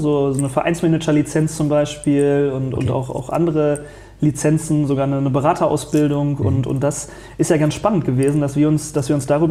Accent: Detmold, North Rhine-Westphalia, Germany; also born or lived in Lemgo; ich bin am Fuße des Hermannsdenkmals aufgewachsen. Und genau, also meine Heimat ist Detmold, bin in Lemgo geboren.

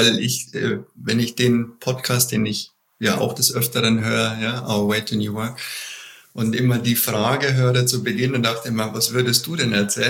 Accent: Bavaria, Germany; Ich komme aus Bayern.

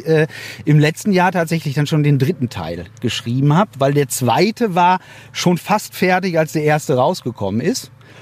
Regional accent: Hamm, North Rhine-Westphalia, Germany; Wo kommst du her? Aus Hamm.

